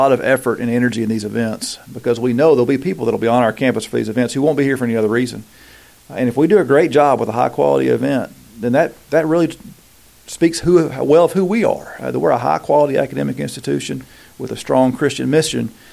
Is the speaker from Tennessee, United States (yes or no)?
yes; Knoxville, Tennessee, United States; born and raised and loved the Cowboys as a kid growing up in Knoxville